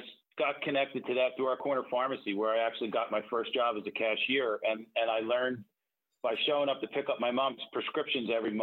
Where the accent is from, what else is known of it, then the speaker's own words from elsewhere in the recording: Philadelphia, Pennsylvania, United States; Born and raised in Philadelphia, in South Philadelphia to be specific, and I am the oldest of three.